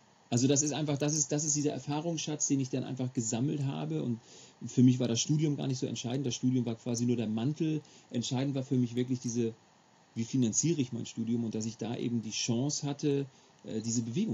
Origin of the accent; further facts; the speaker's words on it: Schleswig-Holstein, Germany; born there; Nee, ich bin gebürtiger Schleswig-Holsteiner quasi.